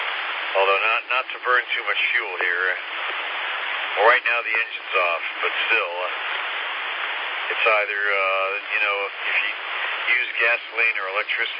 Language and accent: English; New York City, New York, United States; I mean, I grew up in New York City, so it would have been... But you know what? New York has the moderating effect of being on the ocean.